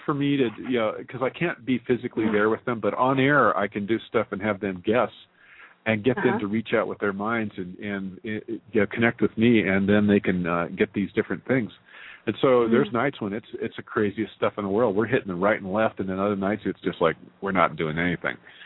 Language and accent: English; Paradise, California, United States; I grew up in the Sierra Nevadas in a town called Paradise, and you probably saw it. It actually mostly burned down here a couple of years ago.